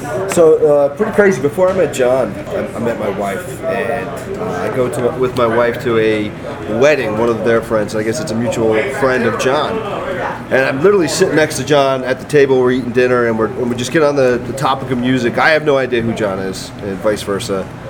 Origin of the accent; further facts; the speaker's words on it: Texas, United States; also born or lived in New Jersey; I was born and raised in Texas, but my parents split when I was young. And my mom, you know, I moved with her, and she kind of settled in New Jersey.